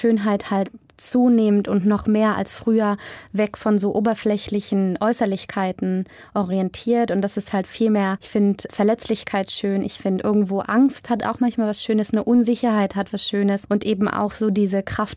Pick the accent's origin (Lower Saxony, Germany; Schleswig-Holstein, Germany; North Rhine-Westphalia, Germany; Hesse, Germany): North Rhine-Westphalia, Germany; Münster; born there; und ich bin ja eh auch gebürtige Münsteranerin.